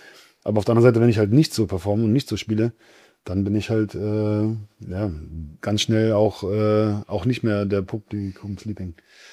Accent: Germany; Also ich als Deutscher wurde deutscher Meister.

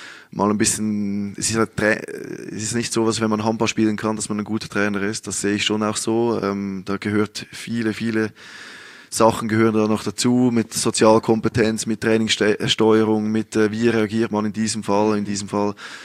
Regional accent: Switzerland; now in Germany; Also es ist schon natürlich so, dass die Schweiz mein Heimatland ist und irgendwann möchte ich dahin zurückkehren.

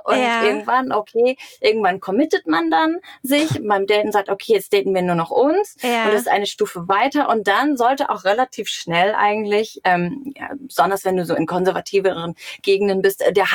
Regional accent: Germany; wo wir als Deutscher immer so denken, um Gottes Willen, die armen Frauen.

